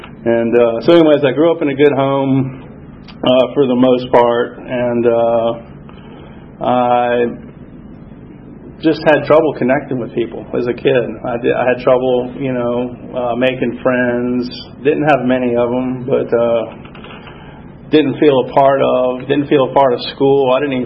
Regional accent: Charlotte, North Carolina, United States; So anyways, I grew up in Charlotte.

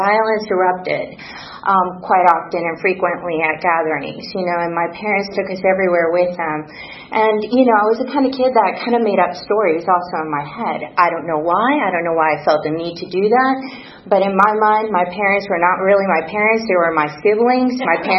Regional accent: Puerto Rico; I'm Puerto Rican. I was raised, born and raised in Puerto Rico

